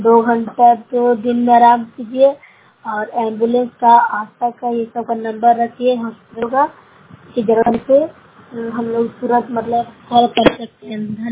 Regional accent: Nalanda, Bihar, India; मैं नूरसराय प्रखंड से बोल रही हूँ, जिला नालंदा की रहने वाली हूँ।

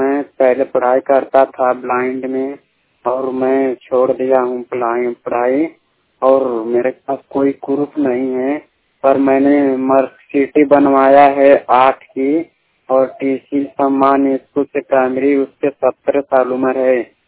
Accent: Azamgarh, Uttar Pradesh, India; मैं आजमगढ़ से हूँ, यूपी उत्तर प्रदेश से।

